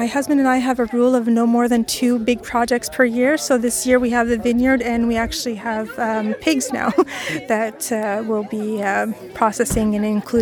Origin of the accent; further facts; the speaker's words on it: Aylmer, Quebec, Canada; said, okay, it's time to come back home because I'm from Aylmer.